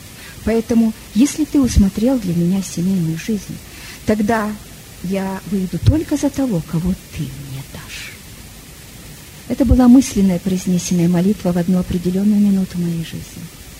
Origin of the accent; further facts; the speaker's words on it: Tulun, Irkutsk Oblast, Russia; когда я приехала к нему невестой из Сибири, из Тулуна.